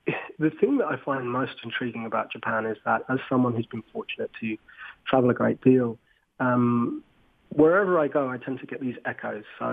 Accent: Madrid, Community of Madrid, Spain; And so as a child, growing up in Madrid, there was this TV show

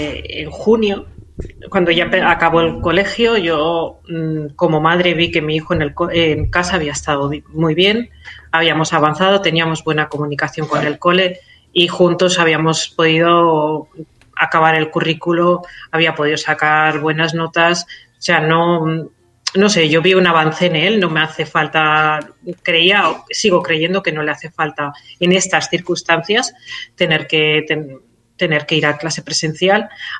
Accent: Catalonia, Spain; soy catalana

